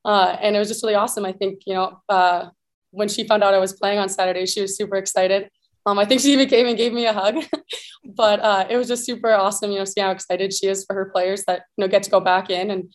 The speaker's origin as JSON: {"language": "English", "country": "Canada", "said": "with being Canadian, working in the United States isn't as easy as I thought it was going to be"}